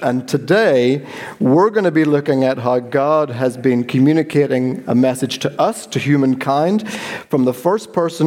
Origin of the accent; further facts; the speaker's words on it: Northern Ireland, United Kingdom; I'm from Northern Ireland.